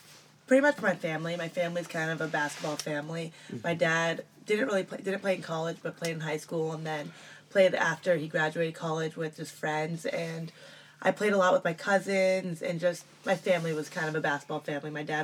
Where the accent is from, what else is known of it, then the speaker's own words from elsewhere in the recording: San Francisco, California, United States; So I'm from the Bay Area, and I grew up in San Francisco, to be specific